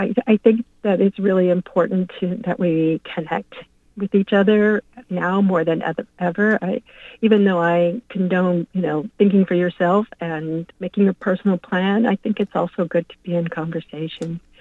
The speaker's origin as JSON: {"language": "English", "town": "Kansas City", "region": "Missouri", "country": "United States", "said": "First of all, I have to say I am from Kansas City, Missouri."}